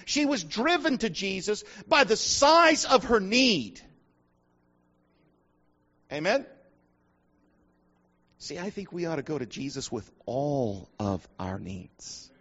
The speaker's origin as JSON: {"language": "English", "region": "Texas", "country": "United States", "said": "Hey, I'm a Texan. Now, my daughter's a Texan, so I can't, for the most part, knock it. And I was born real close to Texas. My dad was a Texan."}